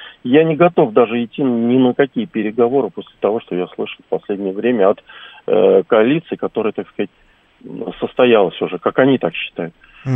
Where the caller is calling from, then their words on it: Moscow, Russia; я из Москвы беспокою.